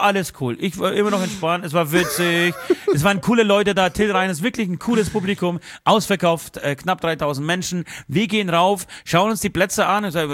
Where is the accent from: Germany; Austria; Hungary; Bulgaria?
Bulgaria; Ich komme aus Bulgarien